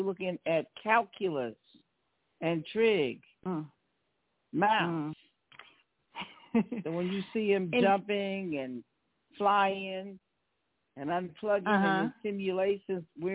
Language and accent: English; New York, United States; now in Las Vegas, United States; I'm a New Yorker, but I currently live in Las Vegas, Nevada right now.